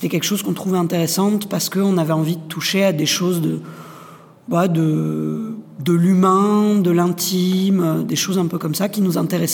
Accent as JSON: {"language": "French", "town": "Colomiers", "region": "Occitanie", "country": "France", "said": "moi, je suis Columérin, à côté de Toulouse, et je suis jongleur"}